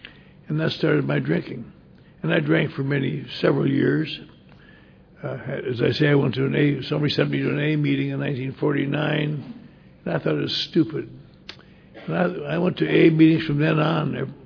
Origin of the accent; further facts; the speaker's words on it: Wisconsin, United States; But I grew up in Wisconsin, and I was a bright little boy raised in a good church, the Norwegian Lutheran Church, very strict, very firm.